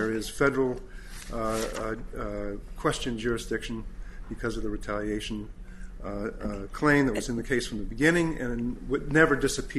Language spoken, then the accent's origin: English; Georgia, United States; I'm from Georgia, and if, for example, a member of the KKK firebombed a school